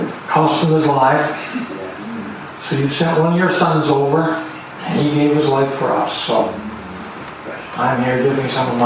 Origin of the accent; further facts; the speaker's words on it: Canada; I'm from Canada.